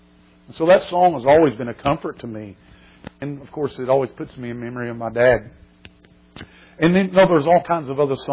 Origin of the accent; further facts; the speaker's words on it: South Shore, Kentucky, United States; Of course, I was raised in the South Shore, and my sister still lives there, and my mom still lives in Portsmouth.